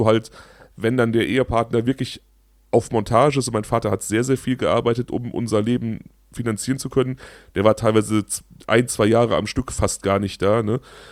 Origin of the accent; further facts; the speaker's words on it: Germany; Also mein Heimatdorf liegt ja an der Grenze zu Hessen und Baden-Rheinland-Pfalz.